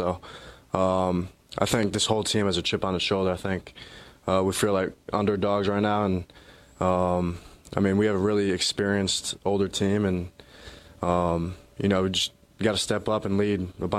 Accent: Connecticut, United States; now in Madison, United States; I'm from Connecticut, so it's kind of the same weather-wise

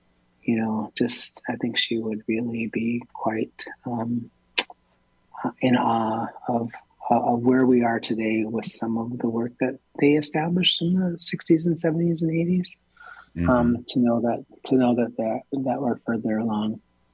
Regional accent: Minneapolis, Minnesota, United States; I was raised right here in the South Minneapolis in the cultural quarter growing up. I was born and raised right here.

